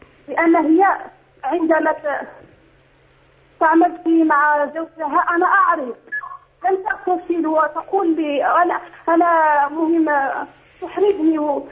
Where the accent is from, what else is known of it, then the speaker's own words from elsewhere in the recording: Morocco; أنا من المغرب, تزوجت وعمري 16 سنة